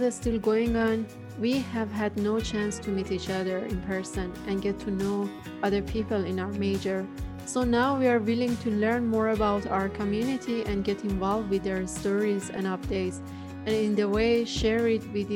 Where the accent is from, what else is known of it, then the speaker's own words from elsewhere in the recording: Iran; I'm from Iran and I'm a third semester student